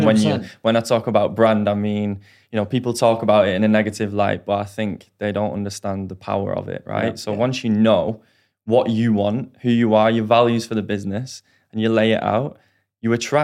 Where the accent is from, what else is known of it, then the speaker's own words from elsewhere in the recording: Bolton, North West England, United Kingdom; I'm from Bolton. So a small town just outside of Manchester.